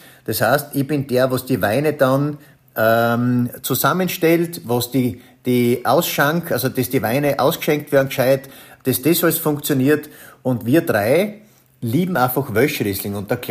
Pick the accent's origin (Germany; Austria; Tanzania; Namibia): Austria; Styria; Und ich bin sowieso Steirer. Und das heißt, wir sind Steirer und haben das zweimal in der Steiermark gemacht.